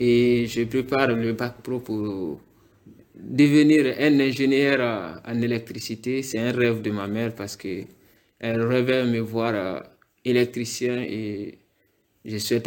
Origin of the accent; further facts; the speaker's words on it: Guinea; now in Marseille, France; je suis guinéen, j'ai mes 20 ans aujourd'hui